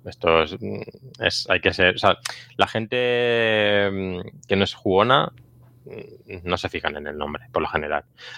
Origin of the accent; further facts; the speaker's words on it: Barcelona, Catalonia, Spain; yo soy de Barcelona, pues en Barcelona hay algunas asociaciones